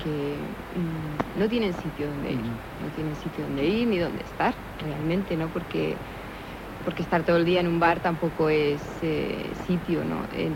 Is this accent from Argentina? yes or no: no; Canary Islands, Spain; es un bar de tapas, lo clásico de mi tierra, que son las papas con mojo